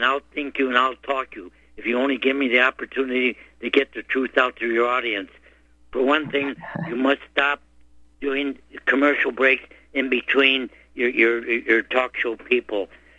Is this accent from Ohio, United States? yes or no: yes; Cleveland, Ohio, United States; born there; now in Tucson, United States; I was born in Cleveland, Ohio, and I moved to Tucson, Arizona